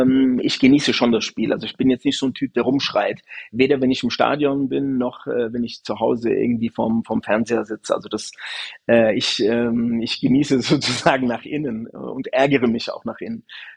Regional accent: Frankfurt, Hesse, Germany; ich bin ja im Stadtteil Goldstein groß geworden, also im Westen von Frankfurt

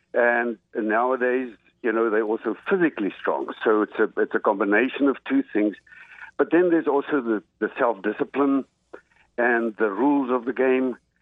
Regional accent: South Africa; born there; I was born in South Africa.

